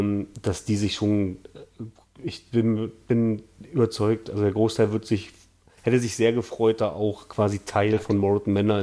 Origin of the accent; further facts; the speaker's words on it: Germany; Ich bin Deutscher, ich rufe das Jugendamt an.